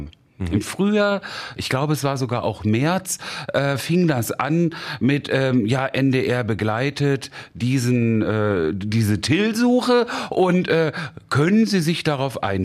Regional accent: Großdahlum, Lower Saxony, Germany; also born or lived in Wolfenbüttel; Ich bin tatsächlich ein Kind der Region. Ich bin in Wolfenbüttel geboren und am Elm bis heute geblieben, in Großdahlum aufgewachsen, zur Schule gegangen und wohne noch immer da.

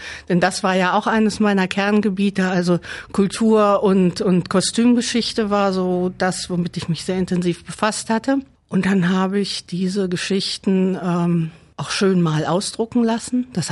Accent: Braunschweig, Lower Saxony, Germany; Ich bin eine richtige Braunschweigerin. Ich bin hier geboren in Braunschweig, damals noch in der Hamburger Straße. Da war noch ein Krankenhaus und bin hier aufgewachsen, zur Schule gegangen

